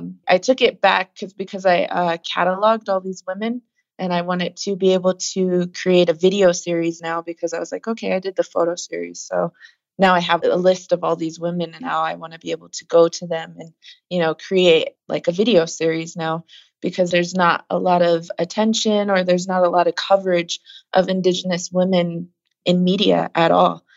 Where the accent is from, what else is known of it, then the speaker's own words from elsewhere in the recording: Pine Ridge Indian Reservation, South Dakota, United States; because I come from Pine Ridge Indian Reservation